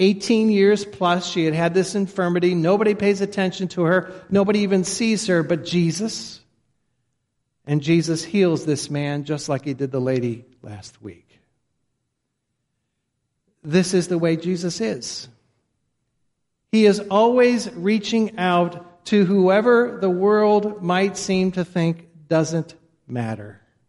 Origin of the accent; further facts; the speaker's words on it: Boynton Beach, Florida, United States; Well, I'm from Boynton Beach.